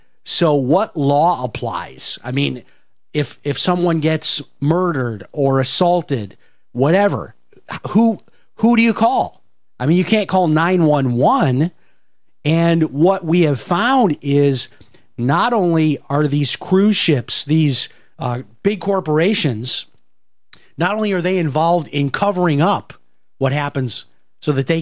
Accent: Chicago, Illinois, United States; I grew up in Chicago. I had colds all the time growing up in Chicago.

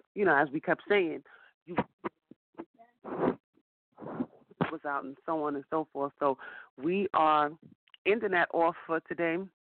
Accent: New York City, New York, United States; we're from New York, we're New Yorkers, and, you know, we celebrate Fashion Week hard in September. It's a very, very big thing in New York City in September.

